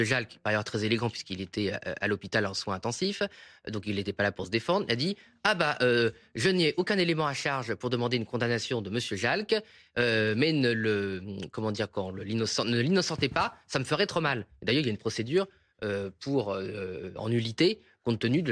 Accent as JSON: {"language": "French", "town": "Boulogne-sur-Mer", "region": "Hauts-de-France", "country": "France", "said": "moi je suis de Boulogne-sur-Mer"}